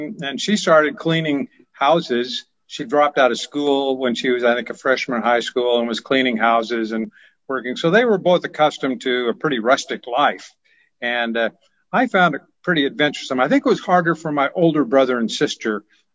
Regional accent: Dallas, Oregon, United States; born there; But yes, I was born in Dallas, Oregon, and on my father's side, a lot of Mennonites.

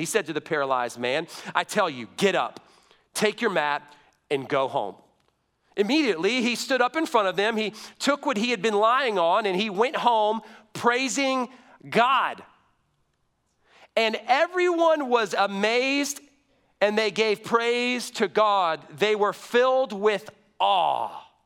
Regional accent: the South, United States; I'll try to slow down because I know I'm from the South and I talk really fast, okay?

